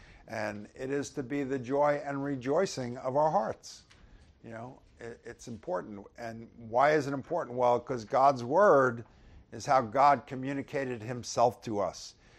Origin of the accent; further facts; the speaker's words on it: United States; born there; That I was born in the United States and somebody else was born in Nicaragua is not fair.